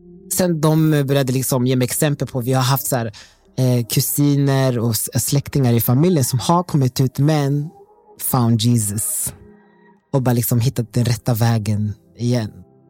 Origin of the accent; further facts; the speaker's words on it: Burundi; Swedish is a second language; now in Sweden; jag kommer från Burundi, ett kristet samhälle, väldigt konservativ och vi är katoliker.